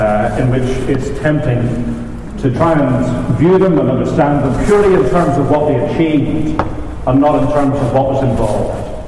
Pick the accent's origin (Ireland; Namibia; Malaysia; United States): Ireland; And then again, I grew up in Ireland and spent all those years.